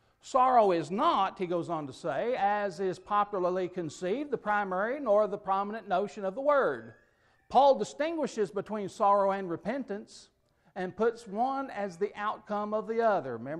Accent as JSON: {"language": "English", "region": "Kentucky", "country": "United States", "said": "I'm from Eastern Kentucky, and we've got our own form of language down there"}